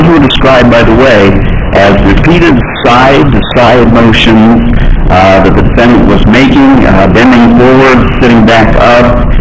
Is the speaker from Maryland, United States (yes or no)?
no; Peoria, Illinois, United States; from Peoria, Illinois